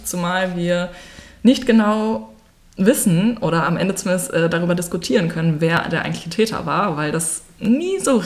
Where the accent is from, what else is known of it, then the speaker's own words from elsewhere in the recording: Münster, North Rhine-Westphalia, Germany; Wir kommen beide aus Münster.